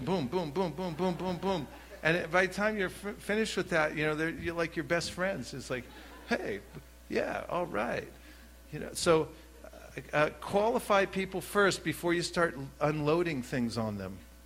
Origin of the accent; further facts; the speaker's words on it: California, United States; I just ask, tell them where I'm from, give disclosure, and then say, where are you from? So California, where are you from?